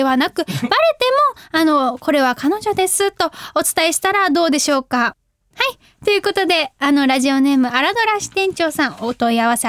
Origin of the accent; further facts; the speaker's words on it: Hyogo, Japan; accent: Kansai; 兵庫県出身でございますので関西人なんでございます。